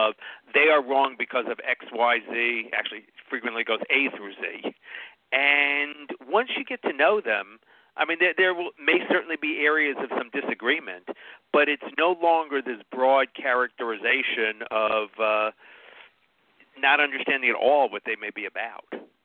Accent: Boston, Massachusetts, United States; I come from the East Coast, from the Boston area

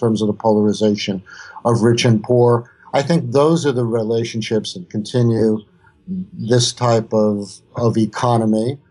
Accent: New York, United States; You know, I grew up in the Gun Hill Project, so I wasn't, you know, burdened with that.

